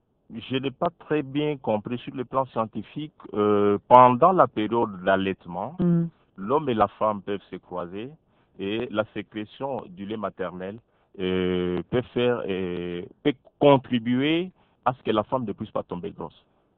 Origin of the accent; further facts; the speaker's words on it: DR Congo; chez nous en RDC